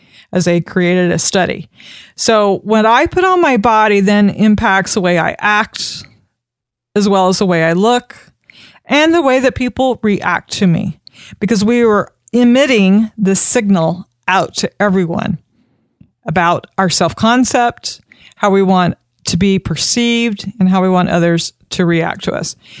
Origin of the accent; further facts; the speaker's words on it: Florida, United States; even if you live in a hot, humid climate, I'm from South Florida